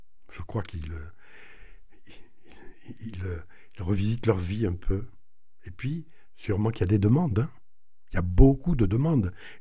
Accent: Pibrac, Occitanie, France; puisque je suis de Pibrac.

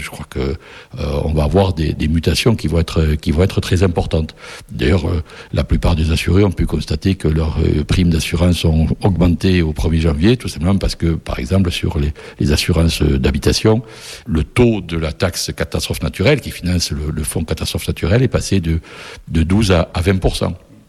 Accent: Occitanie, France; Oh ben, moi, je suis natif des Hautes-Pyrénées.

